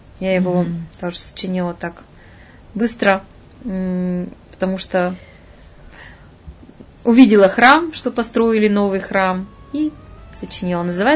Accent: Irbit, Sverdlovsk Oblast, Russia; moved away as an adult; Да, это моя родина, Ирбит. Да, я там жила до того, как уехала учиться в Екатеринбург. Ну, все детство, можно сказать.

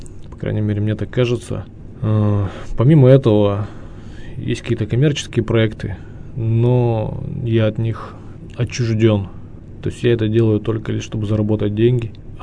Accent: Kurgan, Kurgan Oblast, Russia; он переехал из маленького города, откуда я родом, из Кургана, в Екатеринбург.

